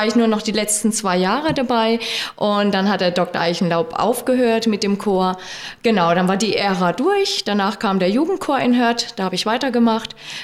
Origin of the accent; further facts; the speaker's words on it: Germersheim, Rhineland-Palatinate, Germany; born there; now in Neulauterburg, Germany; ich bin 48 Jahre alt und komme gebürtig aus Germersheim, wohne aber schon sehr lange in Neulauterburg an der französischen Grenze, weil ich meinen Mann kennengelernt habe und der ist von da.